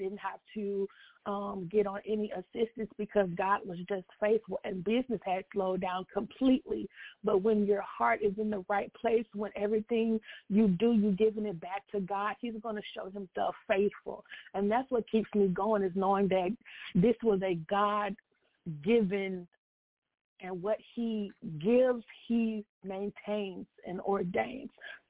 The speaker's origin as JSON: {"language": "English", "town": "Houston", "region": "Texas", "country": "United States", "said": "I am from the Houston, Texas area."}